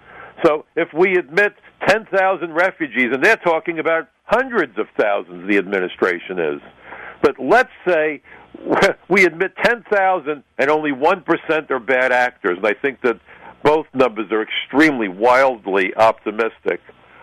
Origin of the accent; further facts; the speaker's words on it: New York City, New York, United States; I was here in New York City. This is my hometown that was attacked. The ashes landed on my home.